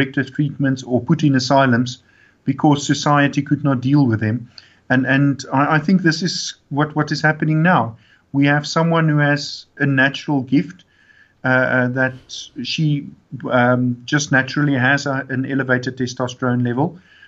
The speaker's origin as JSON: {"language": "English", "country": "South Africa", "said": "Certainly, I think as a South African, I'm proud of Caster"}